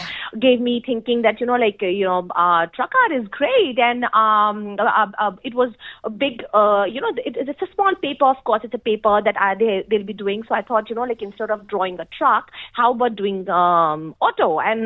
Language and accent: English; India; I think here I am mostly known as an Indian artist.